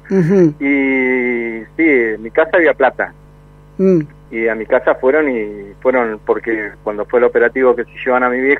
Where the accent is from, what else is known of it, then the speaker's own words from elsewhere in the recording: Chubut, Argentina; y somos hijos de Chubut